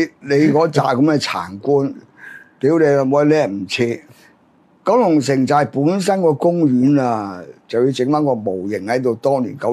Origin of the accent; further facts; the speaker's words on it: China; 我哋中國人錢嚟㗎